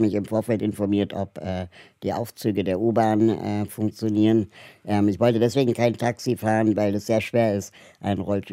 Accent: Berlin, Germany; ich komme aus Berlin.

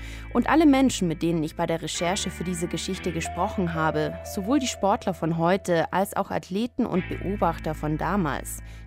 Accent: Munich, Bavaria, Germany; München, meine Heimatstadt.

